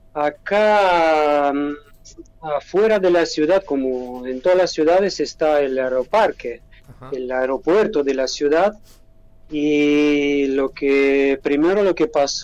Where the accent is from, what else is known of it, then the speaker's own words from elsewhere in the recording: Severodonetsk, Luhansk Oblast, Ukraine; now in Argentina; Viviendo en Argentina los últimos años, y sí que ahora mismo estoy en mi ciudad natal, Severodonetsk, la región de Lugansk